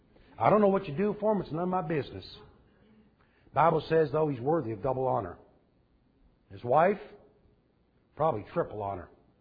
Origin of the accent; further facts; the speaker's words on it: Athens, Texas, United States; We're not from Macedonia. I'm from Athens. Very biblical city.